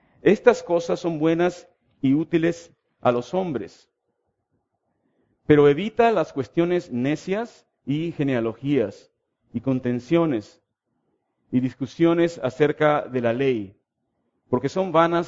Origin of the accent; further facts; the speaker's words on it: Lima, Peru; Yo vengo de Perú, yo nací en la República de Perú, soy de Lima.